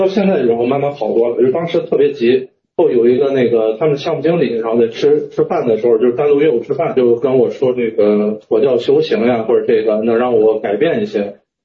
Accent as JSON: {"language": "Chinese", "town": "Linfen", "region": "Shanxi", "country": "China", "said": "就是我是山西人，然后那个山西临汾的，然后我们那边有个广胜寺。"}